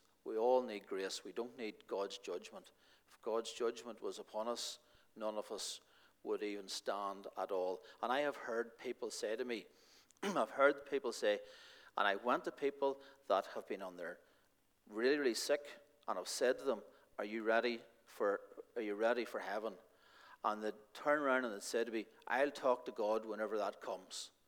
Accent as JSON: {"language": "English", "town": "Auchnamacken", "region": "Northern Ireland", "country": "United Kingdom", "tie": "born or raised there", "said": "I grew up in South Armagh, right on the border, a wee place called Auchnamacken. But remember, we lived right on the border"}